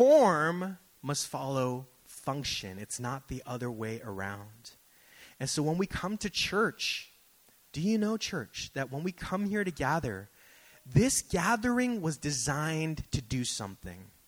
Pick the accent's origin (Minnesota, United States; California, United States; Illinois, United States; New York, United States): California, United States; Daly City; But you see, I grew up in Daly City, okay?